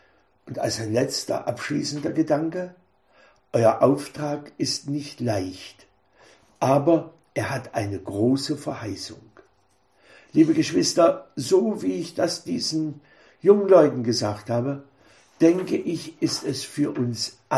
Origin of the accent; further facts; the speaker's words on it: East Germany, Germany; Ich bin ja in der DDR einst groß geworden